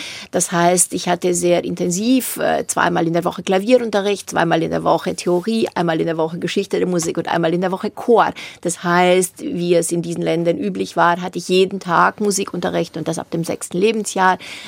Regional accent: Transylvania, Romania; German is a second language; now in Germany; Also in Rumänien, wo ich groß geworden bin, haben Häuser sehr, sehr, sehr häufig Dielenboden.

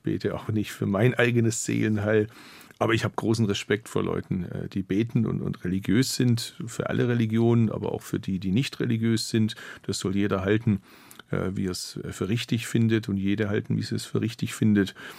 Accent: Bad Urach, Baden-Württemberg, Germany; born there; zu meiner Geburtsstadt Bad Urach

